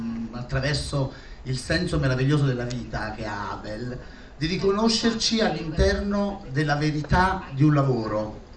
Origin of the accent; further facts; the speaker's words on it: Naples, Campania, Italy; now in Florence, Italy; Sono originario di Napoli, insomma, e lavoro a Firenze come solista.